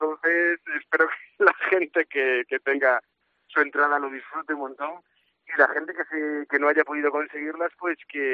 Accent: Galicia, Spain; para nosotros que somos gallegos

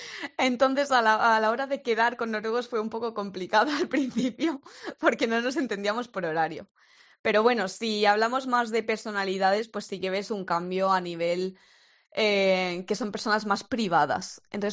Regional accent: Albatera, Valencian Community, Spain; Yo soy de Alicante, De un pueblecito que se llama Albatera en la Vega Baja.

